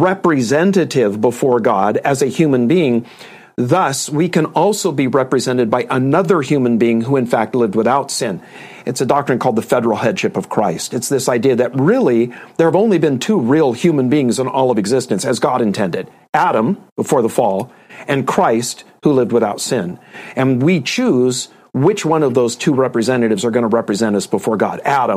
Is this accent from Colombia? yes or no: yes; Colombia; I'm Hispanic from Colombia, and we have a dish with pig blood, and it's called morcilla.